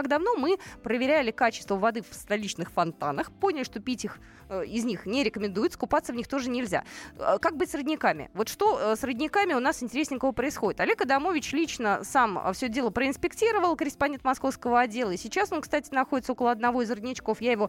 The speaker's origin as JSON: {"language": "Russian", "region": "Moscow", "country": "Russia", "said": "Мы же москвичи, люди не избалованные родниками и так далее."}